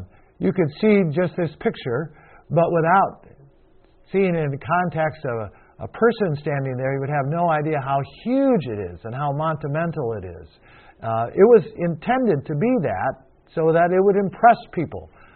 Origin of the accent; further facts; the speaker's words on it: Midwest, United States; I come from America. I was born here raised in the Midwest, and that gives me a certain perspective of things.